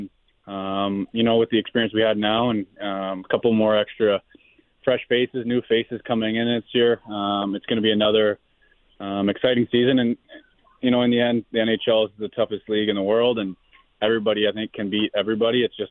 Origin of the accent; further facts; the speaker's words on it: Anaheim, California, United States; I came from Anaheim, so I was used to the somewhat of a similar weather, somewhat of the similar beach.